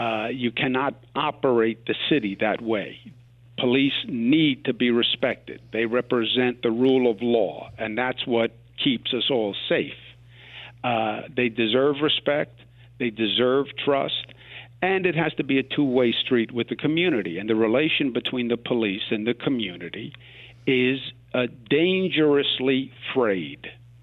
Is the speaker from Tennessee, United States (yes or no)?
no; Queens, New York, United States; But I'm a native New Yorker. I grew up in Queens.